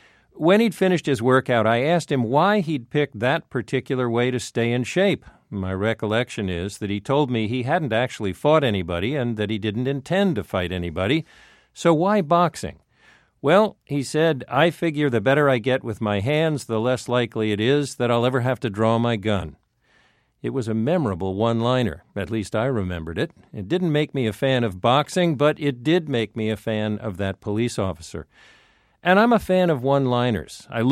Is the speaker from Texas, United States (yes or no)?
no; New Jersey, United States; I'm from New Jersey, too.